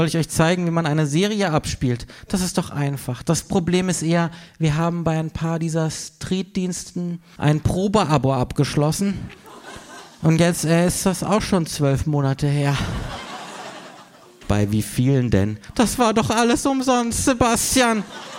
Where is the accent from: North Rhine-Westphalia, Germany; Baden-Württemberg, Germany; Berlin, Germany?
Baden-Württemberg, Germany; Freiburg; born or raised there